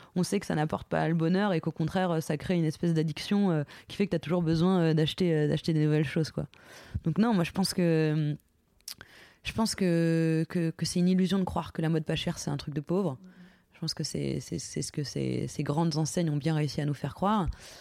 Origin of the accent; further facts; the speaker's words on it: Grand Est, France; Je suis de Lorraine, où si tu vas dans le nord ou dans le nord-est, c'est quand même un bassin qui a été laminé par le départ de ces industries textiles.